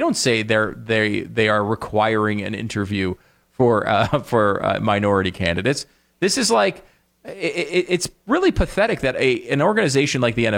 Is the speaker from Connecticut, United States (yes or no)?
yes; Connecticut, United States; Dan, that we and I grew up together in Connecticut, and we spent about 80% of our time playing sports in the backyard.